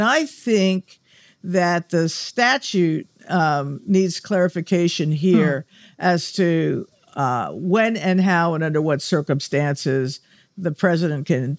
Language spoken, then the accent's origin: English; Arizona, United States; I'm from Arizona. We didn't have a Coast Guard.